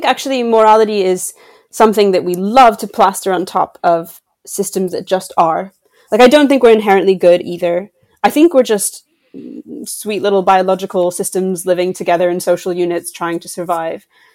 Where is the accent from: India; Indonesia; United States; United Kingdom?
United States; moved away as an adult; because I am an American, but I haven't lived there since I was 22 years old.